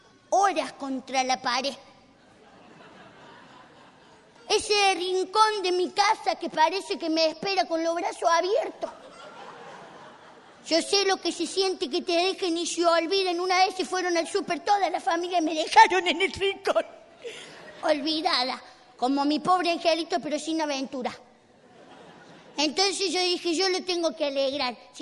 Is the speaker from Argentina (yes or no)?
yes; Córdoba, Argentina; soy cordobés